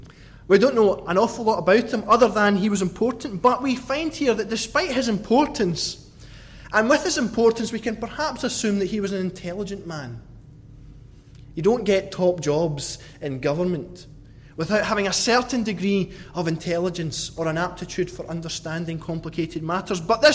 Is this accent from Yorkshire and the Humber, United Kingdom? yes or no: no; Scotland, United Kingdom; I know as a Scotsman that that's quite unusual.